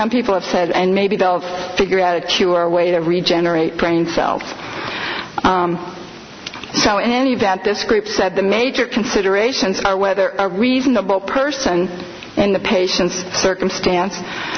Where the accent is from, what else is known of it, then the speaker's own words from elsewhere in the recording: Missouri, United States; The Supreme Court of Missouri from my home state in the Cruzan case said